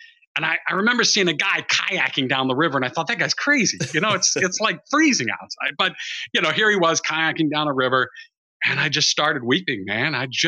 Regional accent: Indiana, United States; I grew up in Indiana, which was about an 8-hour drive from where we were living.

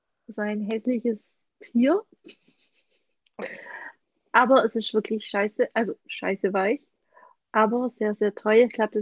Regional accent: Baden-Württemberg, Germany; Und jeder, wo mal hier bei uns im Schwabenland ist, sollte da eigentlich vorbeischauen.

